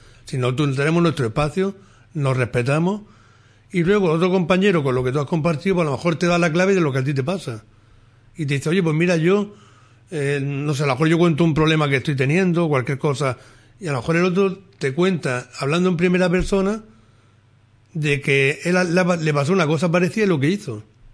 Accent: Almería, Andalusia, Spain; now in Jerez de la Frontera, Spain; Yo no soy de Jerez, soy de Almería. Y no está desde que llevo aquí, llevo aquí 6 años prácticamente

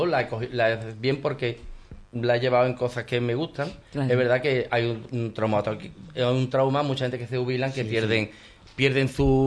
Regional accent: Lebrija, Andalusia, Spain; me gustan mucho las fiestas de mi pueblo, me gustan mucho las Cruces de Mayo y la Feria de Lebrija.

